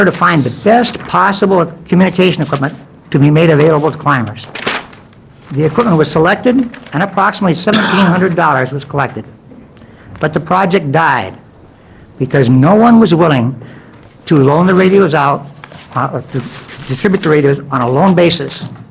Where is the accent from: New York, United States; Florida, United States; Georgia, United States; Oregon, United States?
Oregon, United States; Portland; from Portland.